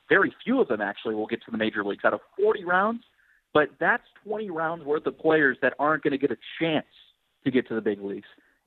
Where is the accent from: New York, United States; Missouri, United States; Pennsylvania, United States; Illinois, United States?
Illinois, United States; Chicago; I'm from Chicago, so I've been through the Cubs organization growing up as a fan